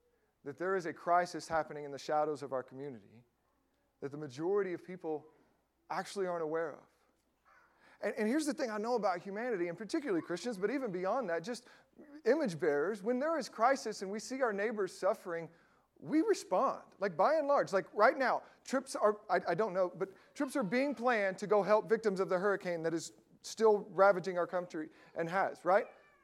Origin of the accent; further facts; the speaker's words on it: Delwood, United States; I grew up in Delwood, you know, so north Pope County, and I remember riding the bus